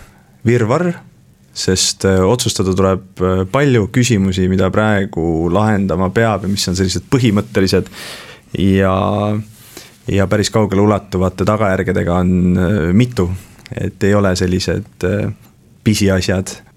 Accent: Saare County, Estonia; born there; mina sündisin Saaremaal.

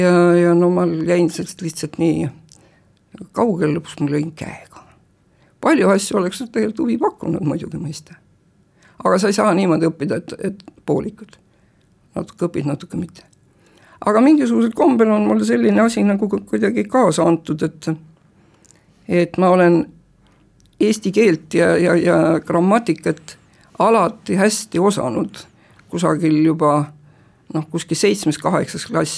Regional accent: Saare County, Estonia; also born or lived in Muhu; ma olen pärit olnud muhulane ja lihtsalt Saaremaal üles kasvanud.

